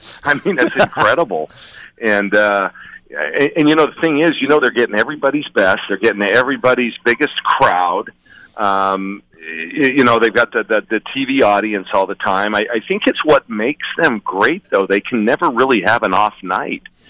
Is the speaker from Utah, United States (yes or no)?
yes; Salt Lake City, Utah, United States; So I grew up in Salt Lake City.